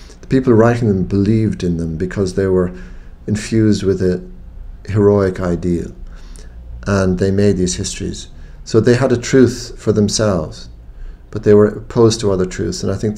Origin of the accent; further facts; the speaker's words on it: Ireland; as an Irish Catholic of agnostic Catholic parents